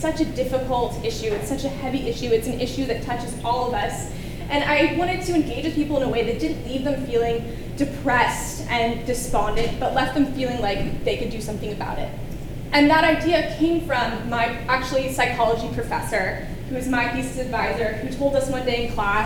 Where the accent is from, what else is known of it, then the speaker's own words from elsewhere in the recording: Santa Monica, California, United States; I'm from Los Angeles, particularly Santa Monica